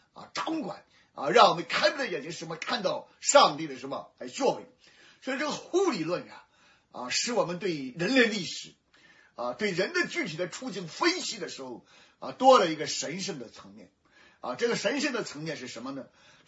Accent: China; 我们中国人受佛教的影响啊，因果规律

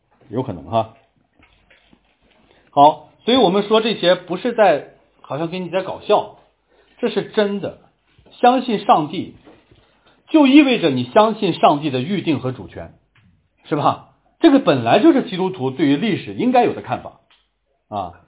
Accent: Shanxi, China; 比如说在说我老家的事儿呢啊，就是在1930年的四月份的时候，我们山西那个军阀

